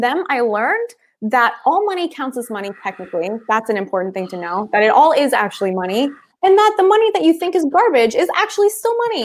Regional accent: Philadelphia, Pennsylvania, United States; I grew up in Philly and we had a special trip, a very special trip to New York, which is like a big, big deal when you're a little kid from the suburbs.

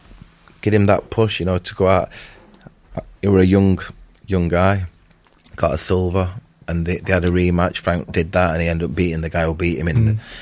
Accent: United Kingdom; you know, as a Brit, I want him to go out and win.

